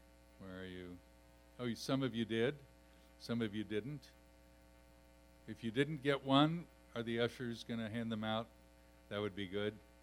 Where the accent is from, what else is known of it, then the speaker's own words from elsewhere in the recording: Prairie Village, Kansas, United States; In measure, I grew up in Prairie Village